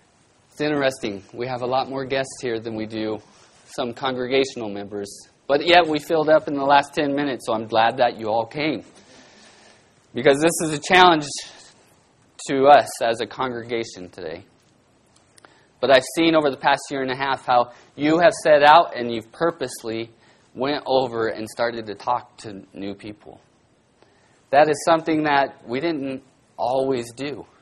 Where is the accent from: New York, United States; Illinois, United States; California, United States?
California, United States; Bakersfield; growing up in Bakersfield, I learned that from the farming community.